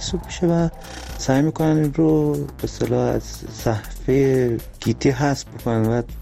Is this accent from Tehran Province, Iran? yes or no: yes; Tehran, Tehran Province, Iran; از تهران هستم